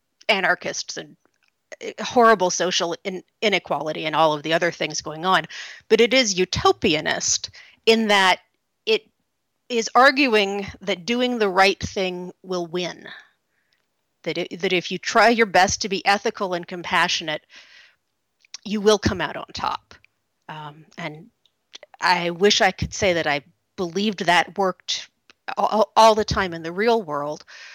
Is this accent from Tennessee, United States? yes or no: yes; Oak Ridge, Tennessee, United States; I grew up in Oak Ridge, Tennessee.